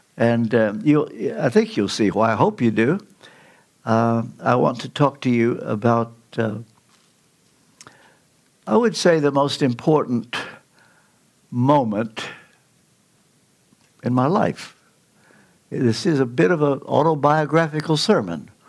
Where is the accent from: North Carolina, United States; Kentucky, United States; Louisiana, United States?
Kentucky, United States; You see, I'm from Kentucky. And I say that guardedly lest you feel inferior to me. I mean, actually, you can't help it that you were not born in Kentucky.